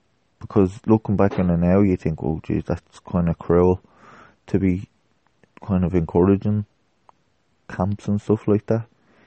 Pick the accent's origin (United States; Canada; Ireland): Ireland; I wasn't alive then, and I'm Irish, not German, so I don't know.